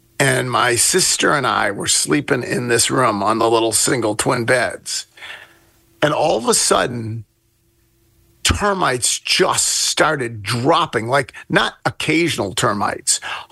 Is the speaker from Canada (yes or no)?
no; Buffalo, New York, United States; born there; well, so I was born right after we moved to Buffalo in 1961.